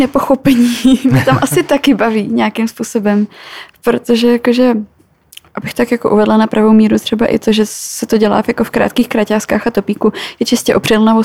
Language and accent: Czech; Karlovy Vary, Karlovy Vary Region, Czechia; Já jsem teda původem z Karlových Varů, kde těch možností zas tak strašně moc nebylo.